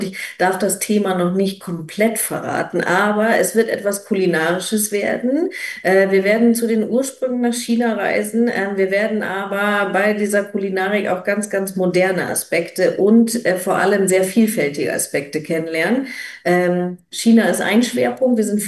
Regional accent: Lower Saxony, Germany; eine Reise dabei, die sehr viel mit meiner Heimat Ostfriesland zu tun hat

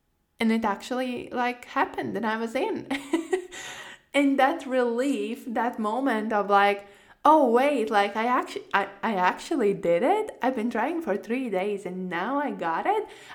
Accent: Latvia; now in Spain; because ultimately, like, I'm in Spain right now. Originally, I'm from Latvia

